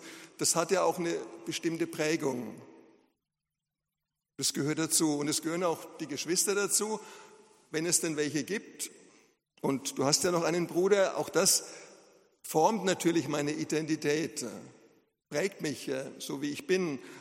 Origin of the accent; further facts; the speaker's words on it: Schweinfurt, Bavaria, Germany; born there; ja, und in Schweinfurt geboren wurde?